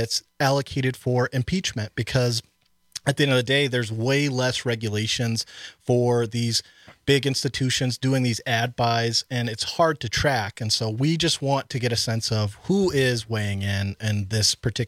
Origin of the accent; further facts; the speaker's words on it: Cleveland, Ohio, United States; born there; Well, I was born in Cleveland, Ohio. So don't hold that against me. I get a lot of people here in Wisconsin apologizing